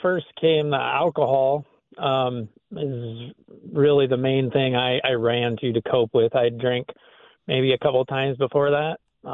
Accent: Plankinton, South Dakota, United States; I grew up in Plankinton, South Dakota. So close to Mitchell, South Dakota, east side of South Dakota, small town, about 700 people.

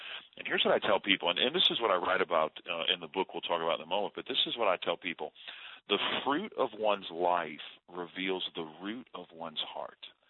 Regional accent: New Orleans, Louisiana, United States; When I grew up in New Orleans, Louisiana. I had really good parents. We went to the Roman Catholic Church, half Italian, so we were very religious.

